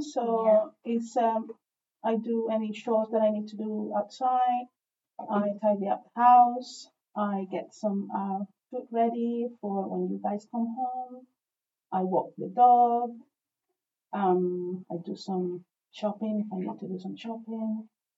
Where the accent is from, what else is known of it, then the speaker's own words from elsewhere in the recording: Cuba; I am originally from Cuba. I was born in Cuba.